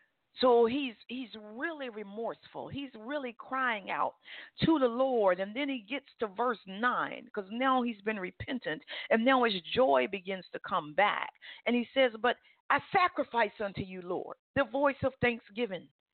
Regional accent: Alabama, United States; Now I'm from Alabama, and I am a University of Alabama Crimson Tide fan.

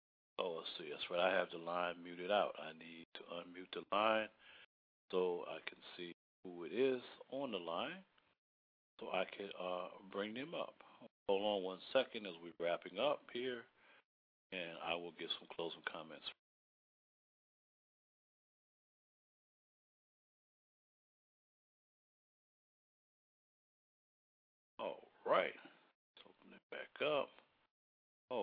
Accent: Baltimore, Maryland, United States; back in my hometown in Baltimore, Maryland, working two, three jobs to survive.

